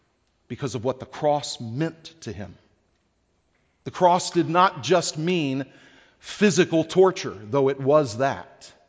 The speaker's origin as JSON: {"language": "English", "region": "Texas", "country": "United States", "said": "I'm from Texas. We shake hands."}